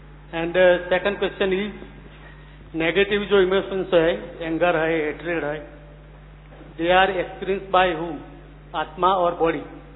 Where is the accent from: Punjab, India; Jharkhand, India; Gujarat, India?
Gujarat, India; Bharuch; मैं भरूच गुजरात से हूँ